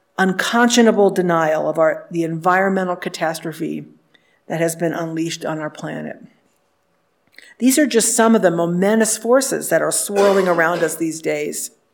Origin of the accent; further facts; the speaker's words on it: Cincinnati, Ohio, United States; Tales of these famous difficult times seemed so foreign to a kid growing up in suburban Cincinnati in the 1960s and 70s.